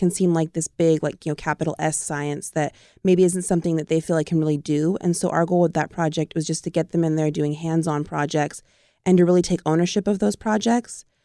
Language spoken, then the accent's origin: English; Madera, California, United States; Well, I'm from Madera, born and raised.